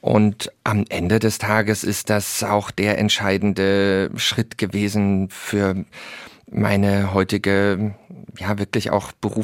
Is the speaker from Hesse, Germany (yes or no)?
no; Dresden, Saxony, Germany; born there; Das stimmt, auch wenn man es nicht hört.